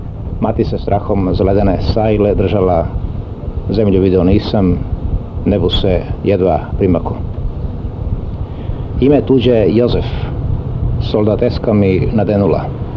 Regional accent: Austria; born there; To mesto o kome govorim u pesmi, gde sam ja i rođen, zapravo je logor Kecefal, tako se zove, u mestu Selamze. To je sada neko turističko-skijaško mesto u Austriji.

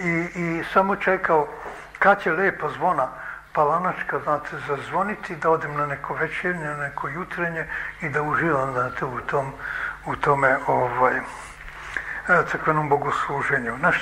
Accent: Vojvodina, Serbia; born there; Ja sam rođen u Bačkoj, znači, Bačka je za mene najlepša zemlja na svetu. To je ravnica, znate, vrlo plodna. I onda to je ovako severni deo našega srpskoga naroda, znate.

